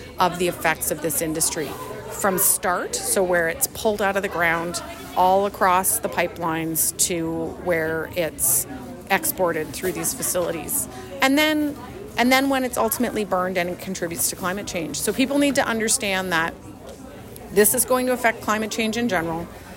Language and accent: English; Smithers, British Columbia, Canada; I'm from Smithers, and I'm a doctor.